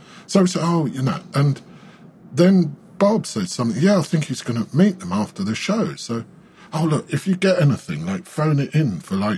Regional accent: London, United Kingdom; Because I was from London

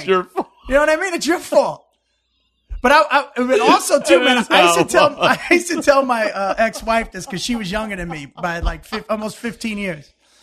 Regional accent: New Jersey, United States; born there; Well, I was born in New Jersey, mm-hmm. and then, well, I went to 15 different schools, one high

